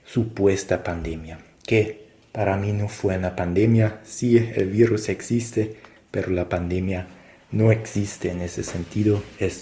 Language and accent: Spanish; Germany; now in Argentina; ella dio su DNI de Perú y yo el mío de Alemania